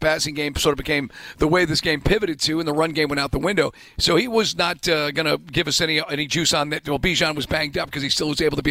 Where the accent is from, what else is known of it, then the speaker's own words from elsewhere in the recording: New York, United States; now in Atlanta, United States; like where I grew up in New York, now Atlanta, of course, is home, but back in Long Island